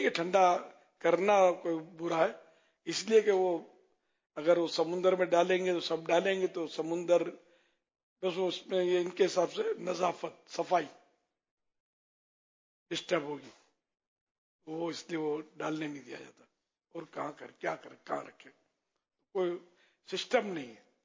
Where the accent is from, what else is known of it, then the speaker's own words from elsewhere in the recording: Pakistan; پاکستان یقین مانو بہت اچھا اسلام کا قلعہ ہے. میرے وطن عزیز کو اللہ پاک سلامت رکھے